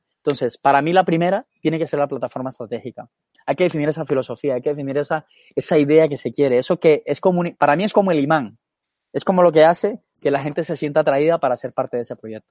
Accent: Santa Marta, Magdalena, Colombia; now in Spain; yo personalmente soy colombiano, ¿eh? Soy de Santa Marta. Entonces, conozco esta experiencia porque he tenido trabajos allí antes de vivir en España.

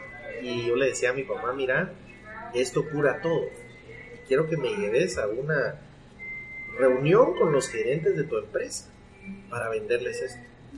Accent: Guatemala; yo soy guatemalteco, chapín hecho en Guatemala

